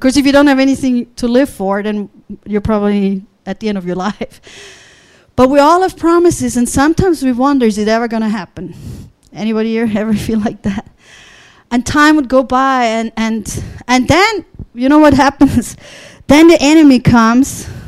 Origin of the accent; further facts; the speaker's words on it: Austria; I'm from Austria, and Austria is nominally Catholic.